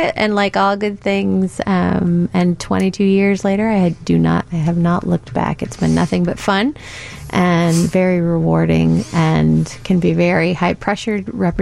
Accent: Maine, United States; So I hail from Northern Maine originally.

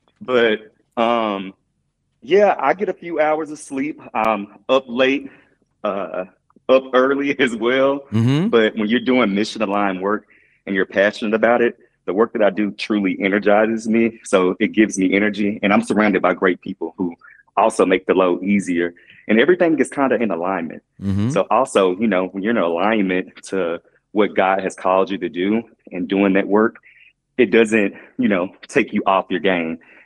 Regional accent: Texas, United States; it kind of just stemmed from growing up in Pleasant Grove and Oak Cliff and being in an under-resourced community

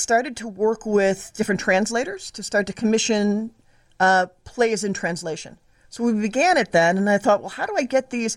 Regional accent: Berwyn, Illinois, United States; I'm originally from Berwyn.

